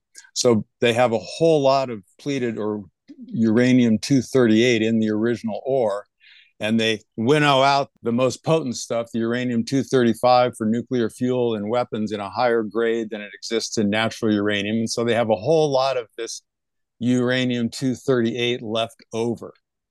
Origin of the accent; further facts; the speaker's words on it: Colorado, United States; Well, I grew up in Colorado in suburban Denver, downwind from the Rocky Flats nuclear weapons plant.